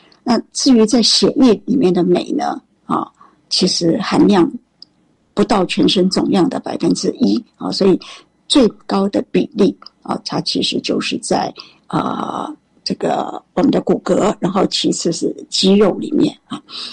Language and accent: Chinese; Taiwan; 以我们台湾人来讲，只要19岁以上的几乎高达74%的人缺镁